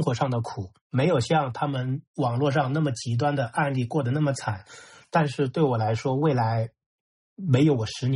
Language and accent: Chinese; China; 他并没有阻止我们内地人前往香港去开这种银行卡